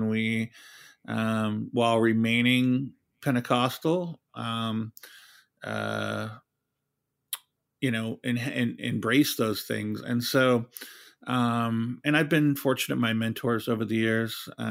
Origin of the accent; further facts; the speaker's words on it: the South, United States; I was born and raised in the South by Southerners.